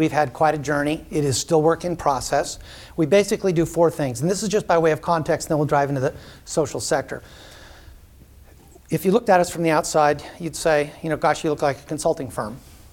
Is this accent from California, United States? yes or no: yes; California, United States; I'm from California.